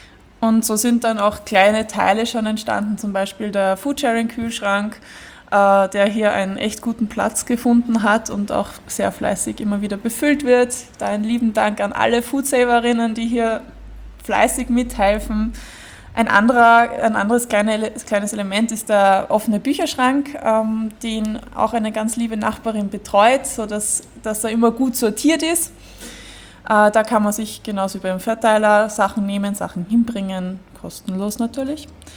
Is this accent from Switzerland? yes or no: no; Vienna, Austria; wir kennen Gersthof, wir sind alle aus Gersthof und wir wissen um die Gegebenheiten dieser Ecke hier